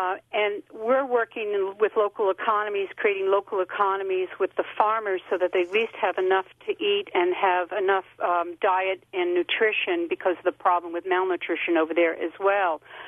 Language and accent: English; Boston, Massachusetts, United States; I didn't grow up in Rhinelander, Wisconsin. I grew up in Boston.